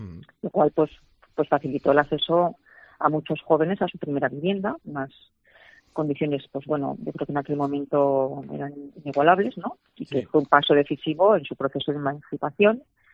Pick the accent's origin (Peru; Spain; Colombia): Spain; La Rioja; De hecho, todo el equipo es riojano, es de aquí de La Rioja.